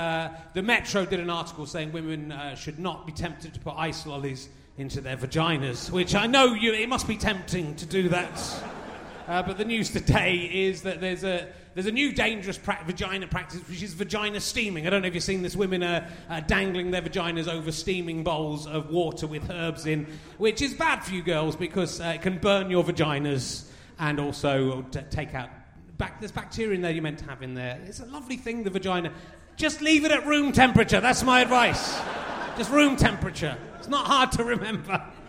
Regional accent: Pocklington, Yorkshire and the Humber, United Kingdom; born there; I'm a Yorkshireman as well.

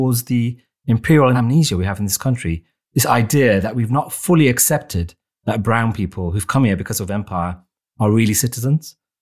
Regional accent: United Kingdom; born there; I was born in Britain.

